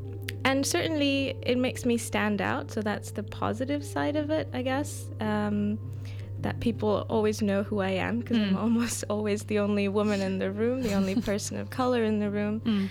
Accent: Canada; growing up in Canada, we learned about

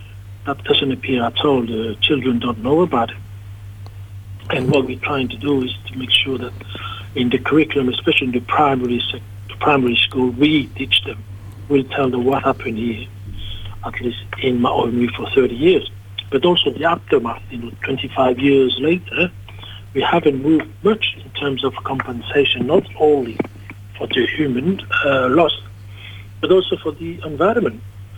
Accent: Mangareva, French Polynesia; I come from Manga River, which is the archipelago, the most southeastern archipelago within Ma'oe Nui.

